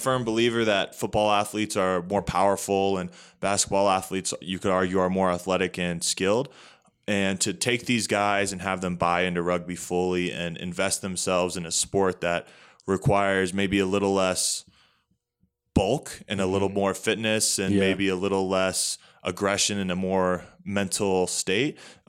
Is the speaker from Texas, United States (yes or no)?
no; Virginia, United States; So I'm from Northern Virginia, pretty close to the D.C. area, so about 30 minutes outside of D.C.